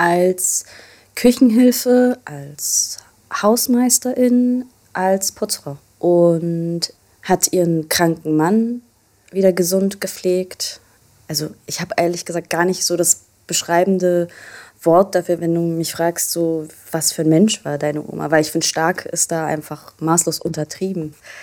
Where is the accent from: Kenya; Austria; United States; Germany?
Austria; Vienna; born there; Geboren bin ich in Österreich, um genau zu sein in Wien. Und meine Eltern kommen aus der Türkei.